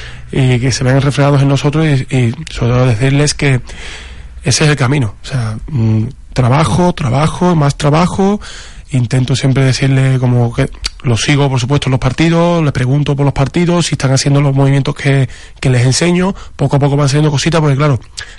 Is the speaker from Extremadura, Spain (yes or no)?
no; Seville, Andalusia, Spain; no soy de Marrachí, soy de Sevilla Capital, ¿vale? Soy del barrio de La Macarena, de Sevilla Capital.